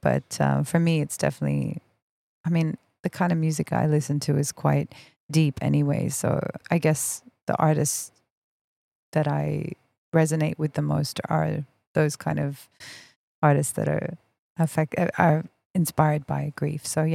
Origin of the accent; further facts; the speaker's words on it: Australia; first language Farsi; English is a second language; also born or lived in Belgium; I was born in Belgium, mm-hmm. and I grew up in Australia. And like, yes, definitely it's good to have a strong command of the English language. But then also on the other hand, my Farsi isn't great, which is my mother tongue.